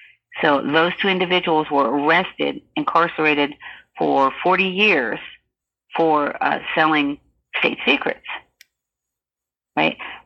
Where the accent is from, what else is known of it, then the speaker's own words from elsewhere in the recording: Hollywood, Florida, United States; born there; All right, so I was born in Hollywood, Florida, which is considered South, the South.